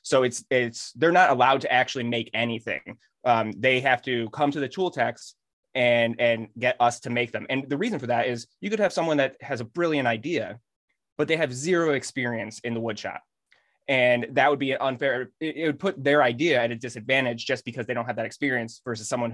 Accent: Massachusetts, United States; we're both from the Massachusetts area.

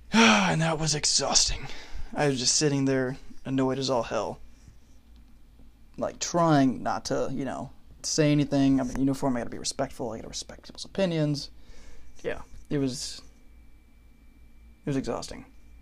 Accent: Ypsilanti, Michigan, United States; I'm from Michigan, Ypsilanti, about 15 minutes away from Ann Arbor, about 30 from Detroit. Grew up in a good household, blah, blah, blah.

